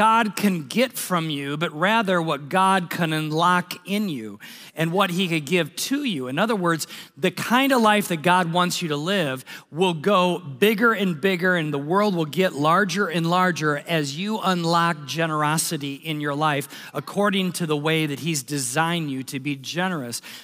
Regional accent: United States; and was very humbling as an American

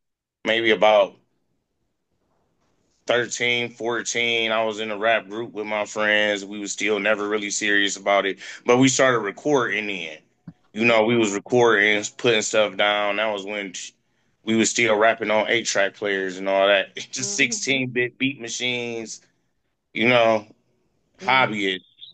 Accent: Akron, Ohio, United States; right, I'm from Akron, Ohio, 330. We like 30, 45 minutes away from Cleveland, so we ain't far.

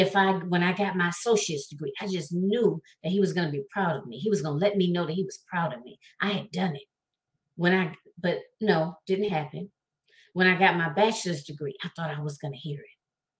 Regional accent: Michigan, United States; So I was born, or shall I say, I was born and raised in Michigan. I grew up in a two-parent household.

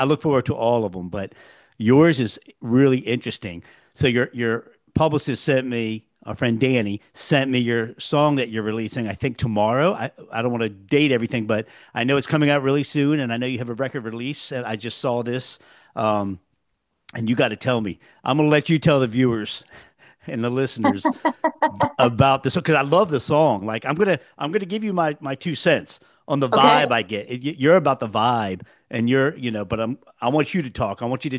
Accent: Maryland, United States; now in Florida, United States; So I'm from Maryland originally, living in Florida now, but I remember that as a kid. I've lived there born and raised for 29 years.

